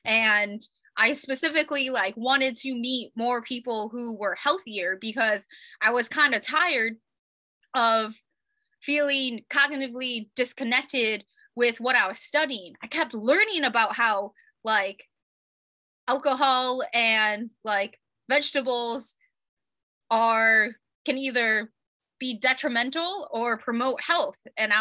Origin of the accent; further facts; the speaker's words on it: Ohio, United States; also born or lived in Colorado; now in San Diego, United States; I'm actually from Ohio. and then moved out to Colorado, started getting into adventures